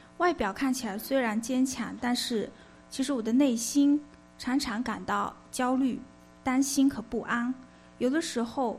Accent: China; 我是在国内出生、长大和工作的，虽然我的家庭呢不是基督教徒，但是小时候对我们村里的一座小教堂有着非常特别的印象。

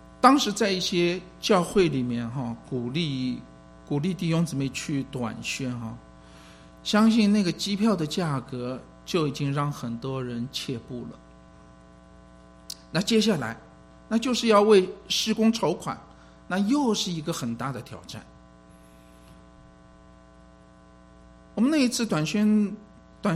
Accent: China; 但是我们刻意不提我是大陆人

